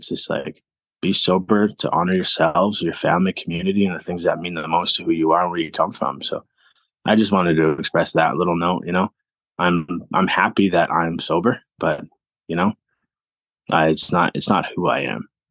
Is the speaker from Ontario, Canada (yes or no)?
no; Vancouver, British Columbia, Canada; also born or lived in Whitehorse; I was born here in Whitehorse, and then I had a medical issue as a young person, so we ended up moving to Vancouver. So I ended up living in Vancouver till about the age of 8